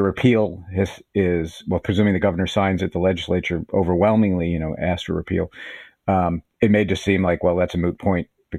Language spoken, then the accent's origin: English; West Virginia, United States